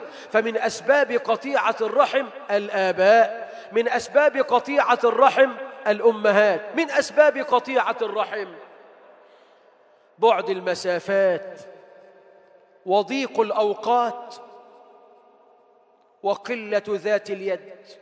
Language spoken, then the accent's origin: Arabic; Egypt